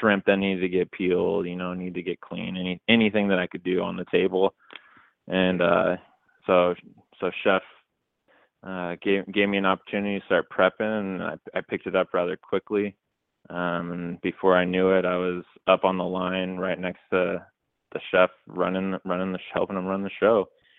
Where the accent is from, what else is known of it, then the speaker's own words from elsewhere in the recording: Spokane, Washington, United States; when I was 16 or 17, I started working at a Sichuan Chinese restaurant here in Spokane, my hometown, where Spiceology is at.